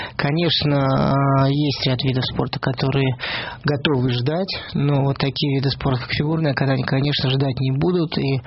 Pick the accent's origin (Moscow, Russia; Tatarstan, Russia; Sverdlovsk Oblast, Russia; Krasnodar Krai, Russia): Moscow, Russia; born there; Но я родился в Перово.